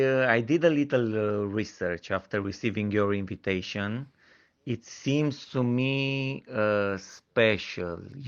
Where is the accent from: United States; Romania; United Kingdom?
Romania; English is a second language; I'm from Romania.